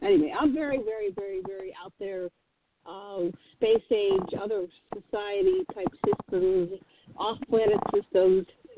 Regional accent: Pittsburgh, Pennsylvania, United States; I grew up in Pittsburgh, and we had a train three blocks away.

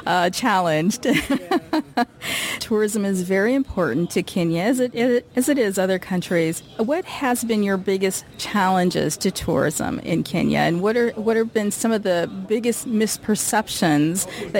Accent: Midwest, United States; and I'm partial as a Midwesterner.

